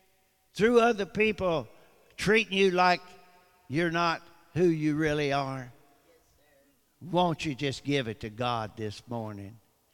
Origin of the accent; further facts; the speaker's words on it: Blue Ridge Mountains, United States; I was raised up in the Blue Ridge Mountains by a single mom